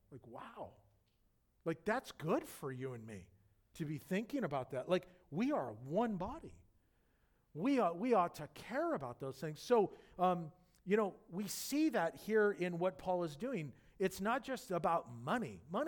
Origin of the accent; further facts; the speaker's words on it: Yorba Linda, California, United States; I was born and raised in Yorba Linda. I mean, I've been here. I've never been a missionary. I'm not a missionary. People are like, well, you're a missionary. No, I'm not. I'm a Christian that lives in Orange County my whole life.